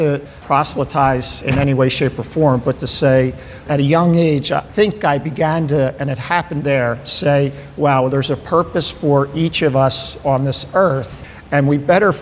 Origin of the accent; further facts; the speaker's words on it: Ocean City, New Jersey, United States; also born or lived in Portland, Oregon; So I grew up in Ocean City, New Jersey. My first job was washing dishes at the Chatterbox on 9th and Central.